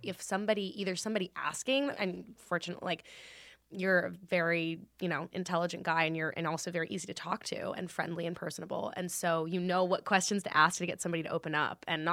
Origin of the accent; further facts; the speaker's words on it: Valley Village, California, United States; I grew up in Valley Village, technically, which okay. is North Studio City.